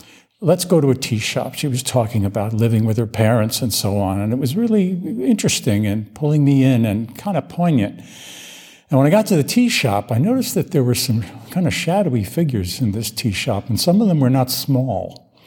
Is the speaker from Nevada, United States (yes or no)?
no; New York, United States; and I'm a pretty savvy traveler, and I'm from New York, and I've been around.